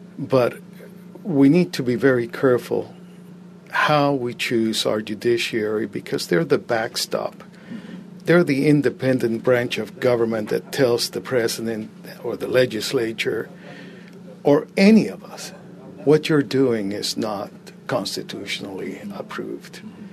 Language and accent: English; Cuba; I came from Cuba.